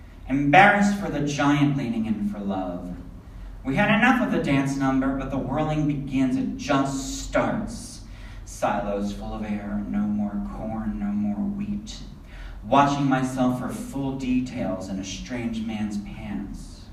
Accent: Pennsylvania, United States; Where I grew up in Pennsylvania, it is the headquarters of the Ku Klux Klan.

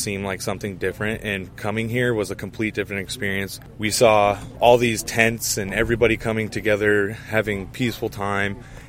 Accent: Fort Collins, Colorado, United States; I'm from Fort Collins, Colorado.

